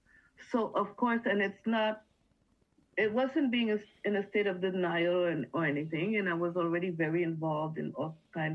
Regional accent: Montreal, Quebec, Canada; We grew up, and we grew up in Outremont.

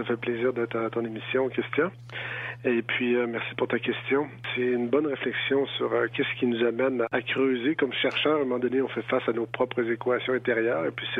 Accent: Quebec, Canada; now in Ottawa, Canada; le territoire du Grand Nitassinan, le territoire traditionnel Innu, là, c'est de là que je viens, mais maintenant, je suis à Ottawa.

